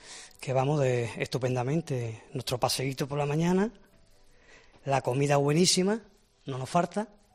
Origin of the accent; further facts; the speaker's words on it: Andalusia, Spain; No, soy de Córdoba.